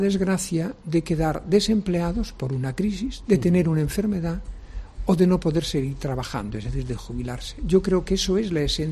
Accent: Galicia, Spain; es como cuando sube la marea, que en mi tierra, en Galicia, que son mareas vivas

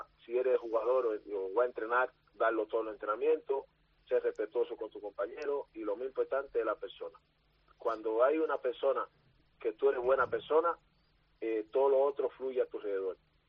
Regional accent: Cuba; yo soy un cubano organizado.

